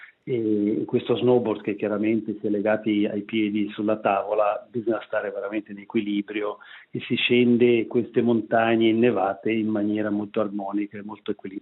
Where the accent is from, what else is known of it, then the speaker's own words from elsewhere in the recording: Gambarogno, Ticino, Switzerland; io, essendo nato e cresciuto nel Gambarogno, il Gambarogno, per chi lo conosce, è una montagna e regione molto ripida